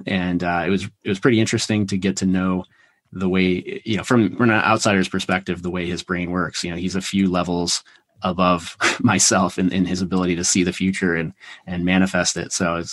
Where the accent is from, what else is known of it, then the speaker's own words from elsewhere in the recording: Virginia, United States; And so I grew up in Northern Virginia, and we had about 30 acres, and I kind of went wild.